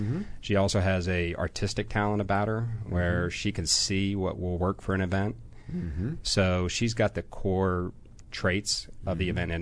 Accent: Atlanta, Georgia, United States; Atlanta, Georgia.

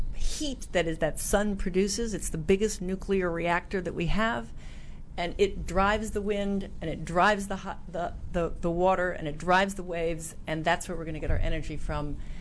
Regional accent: Omaha, Nebraska, United States; I grew up in Omaha, Nebraska.

